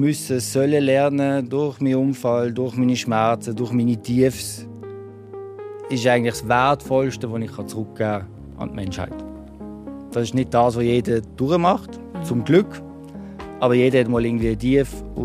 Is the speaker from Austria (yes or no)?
no; Rodersdorf, Solothurn, Switzerland; Ich bin aufgewachsen in Rodersdorf. Das ist ein kleines Dörfli im Kanton Solothurn. Es gehört aber eigentlich eher zum Basel-Land von der Angliederung her.